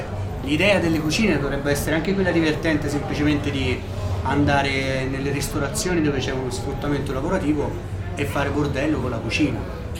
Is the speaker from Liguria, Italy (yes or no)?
no; Tuscany, Italy; Io la faccio in una maniera, sono toscano, quindi...